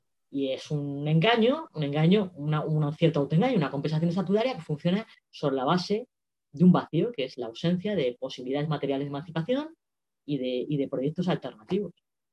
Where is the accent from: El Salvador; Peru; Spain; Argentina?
Spain; Yo lo único que puedo hacer es decir es como española, ¿no?